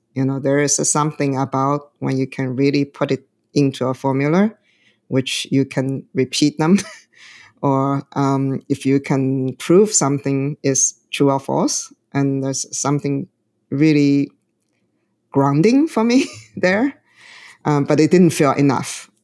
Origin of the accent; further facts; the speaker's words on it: China; now in United States; I grew up in China. I come to the United States.